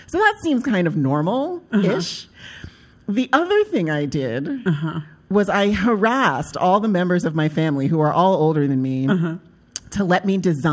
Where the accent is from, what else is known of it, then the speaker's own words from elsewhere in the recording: Uniondale, New York, United States; In a tiny, tiny town called Uniondale. It's like one square mile.